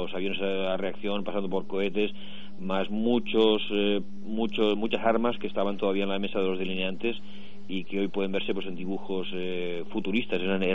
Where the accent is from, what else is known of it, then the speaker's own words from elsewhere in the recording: Catalonia, Spain; also born or lived in England / Iran; Sí, de hecho vivo en Cataluña de siempre, ¿no? Entonces también hablo catalán, evidentemente, y bueno, Cataluña es mi tierra junto con España, ¿no?